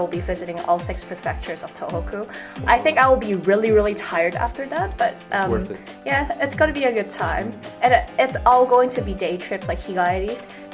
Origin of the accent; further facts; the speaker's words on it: Canada; I'm from Canada and we do have trains in Canada, but trains in Canada are nothing like Shinkansen.